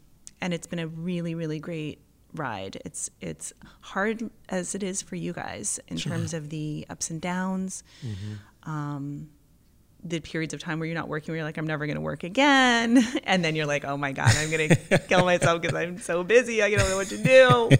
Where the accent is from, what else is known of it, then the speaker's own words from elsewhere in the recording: San Francisco, California, United States; I'm from San Francisco.